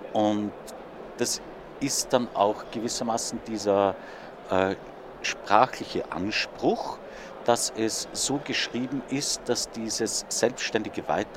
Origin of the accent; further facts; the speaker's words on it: Vienna, Austria; ich bin in Wien geboren, ich bin aufgewachsen in Wien, ich bin zur Schule gegangen in Wien, ich habe hier studiert und ich arbeite hier.